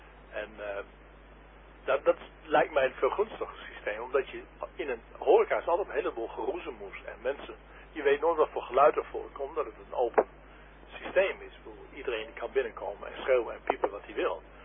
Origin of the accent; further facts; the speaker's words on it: Haren, Groningen, Netherlands; het is, ik kom uit Haren. Ik woon in Haren. Geboren in stadje, Groningen.